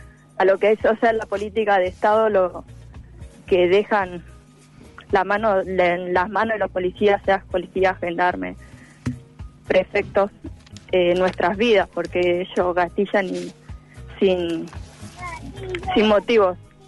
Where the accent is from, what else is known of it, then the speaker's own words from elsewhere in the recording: Merlo, Buenos Aires Province, Argentina; nosotros somos de Merlo